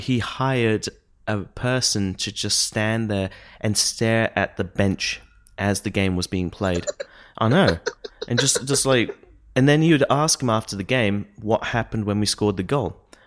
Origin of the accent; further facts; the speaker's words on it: England, United Kingdom; now in Australia; I'm in Australia. You're in Australia. Yes, we're English originally.